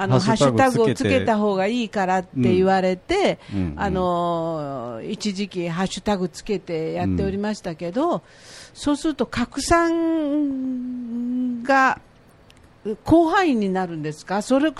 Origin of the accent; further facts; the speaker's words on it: Aichi, Japan; now in Nagoya, Japan; 私は東三河の出身ですので、はい、ジャンダラリンの世界ですので、はい、あまりその出あがくとかそういうのはあんまり自分の中では言ってないつもりなんですけれど、もう名古屋に住んで46年ぐらいになります